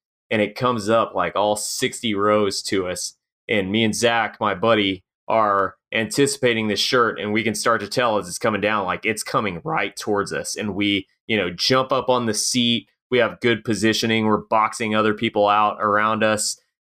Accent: Texas, United States; I come back from Cub Scout camp in 1999, and it was a really hot, brutal Texas summer, and spent a week out in the desert, and I come out and come back home

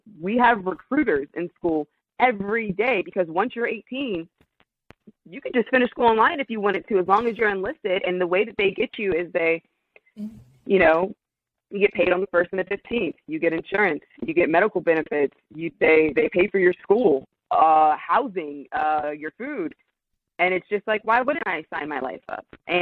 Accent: Fayetteville, North Carolina, United States; growing up in the Fayetteville area and outside of Fort Bragg, I'm surrounded by veterans.

